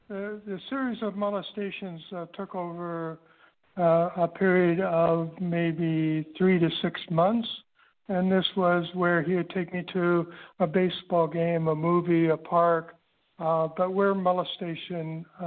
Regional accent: Sioux City, Iowa, United States; Well, I grew up in Sioux City, Iowa. I was one of 12 children. It was an Irish Catholic neighborhood

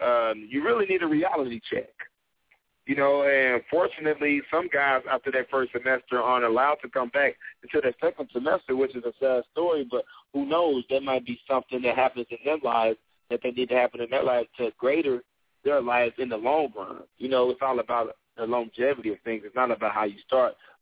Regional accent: Oklahoma, United States; And then you know I'm originally from Oklahoma

